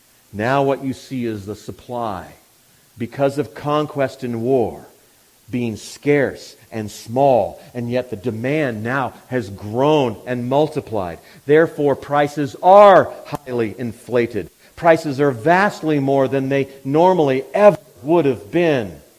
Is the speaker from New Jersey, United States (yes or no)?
no; Minnesota, United States; Well, I'm a decent guy. I'm from Minnesota. I'm nice, right?